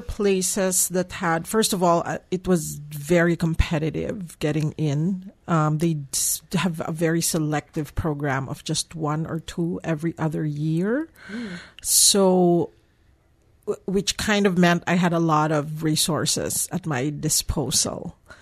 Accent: Philippines; moved away; I came from the Philippines coming here, yes.

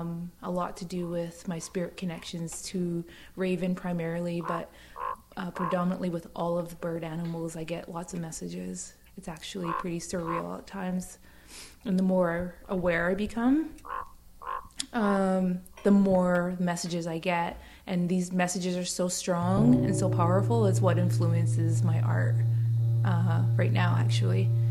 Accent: British Columbia, Canada; I come from Seashelt Nation.

